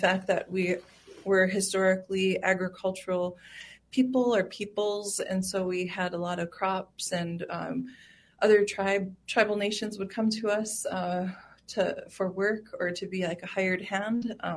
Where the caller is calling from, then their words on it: Fargo, North Dakota, United States; I'm dialing in from Fargo, the office here in Fargo.